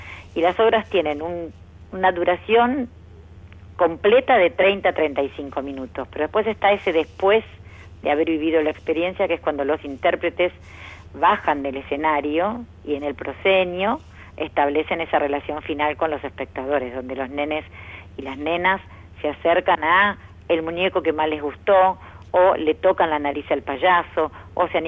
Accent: Buenos Aires, Argentina; y yo me crié acá en Buenos Aires

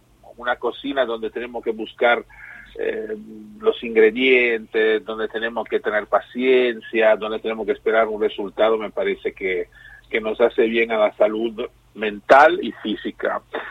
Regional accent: Italy; yo ahora pienso en Italia porque soy italiano

